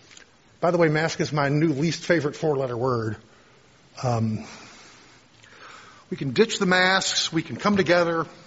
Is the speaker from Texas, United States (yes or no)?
yes; Texas City, Texas, United States; I can remember growing up in Texas City and people driving from there into downtown to work